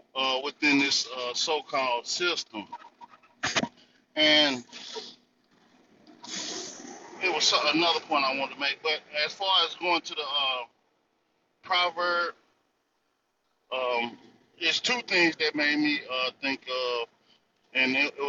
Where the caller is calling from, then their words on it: North Carolina, United States; I'm calling from the North Carolina Territory.